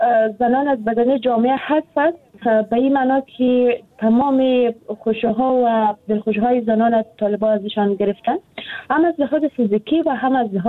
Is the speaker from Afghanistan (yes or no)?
yes; Afghanistan; moved away; من شخصا خودم بیرون از افغانستان هستم